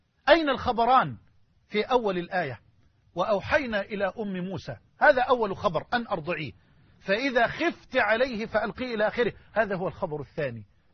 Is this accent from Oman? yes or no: no; Egypt